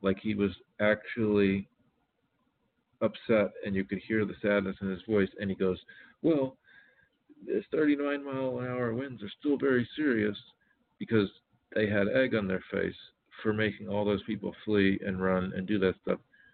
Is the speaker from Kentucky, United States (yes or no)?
no; Miami, Florida, United States; born there; because I was born in Miami, but it's kind of a cesspit.